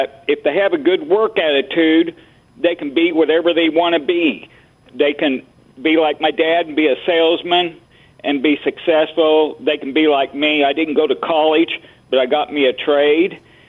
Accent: Missouri, United States; Okay, well, I'm from Missouri.

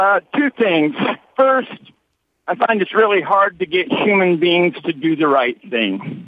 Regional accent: Utah, United States; I'm from the state of Utah, born and raised. And as I grew up in Utah, every year when the deer hunt rolled around

